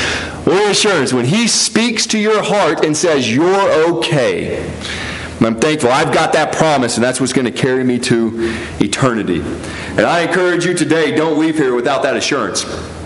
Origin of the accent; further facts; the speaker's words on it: Hendersonville, United States; I was born and raised in Hendersonville, just right up the road, probably about 30 minutes from here.